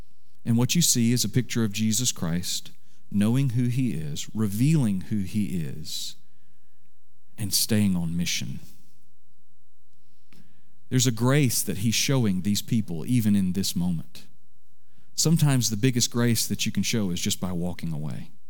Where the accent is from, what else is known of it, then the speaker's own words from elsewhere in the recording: Florida, United States; I'm from Florida, and the thing that I love about the flight that we take to Florida when we're able to do that is that it is 1 hour long.